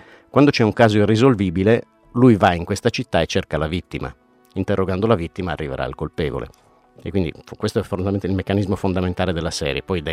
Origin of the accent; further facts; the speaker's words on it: Nuoro, Sardinia, Italy; moved away as an adult; now in Turin, Italy; Sì, io diciamo sono un sardo barbaricino, sono arrivato a Torino di Nuoro, sono arrivato a Torino nell'81.